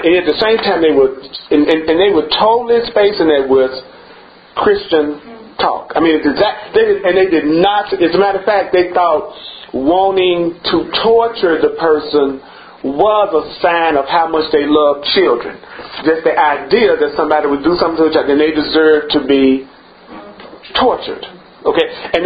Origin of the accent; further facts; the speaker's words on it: Memphis, Tennessee, United States; Like I was listening to a radio station yesterday from my hometown, and it was a talk show. And in Memphis, Tennessee, there's a church and a liquor store on every corner.